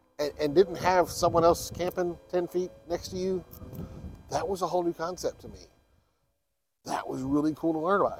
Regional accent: Texas, United States; I grew up in Texas, where everything is private land.

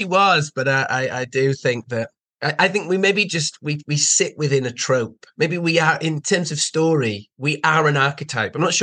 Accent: Liverpool, North West England, United Kingdom; born there; So I was born in Liverpool, got a lot of Scousers in my family.

